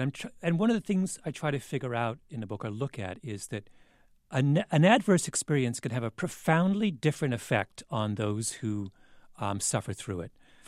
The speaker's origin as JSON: {"language": "English", "country": "Canada", "said": "I always bring up the fact that I'm Canadian."}